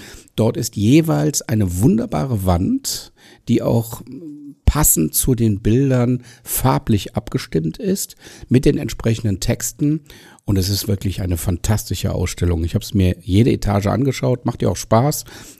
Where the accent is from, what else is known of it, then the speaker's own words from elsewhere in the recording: Düsseldorf, North Rhine-Westphalia, Germany; born there; now in Cologne, Germany; ich bin ja hier gebürtiger Düsseldorfer und Wahlkölner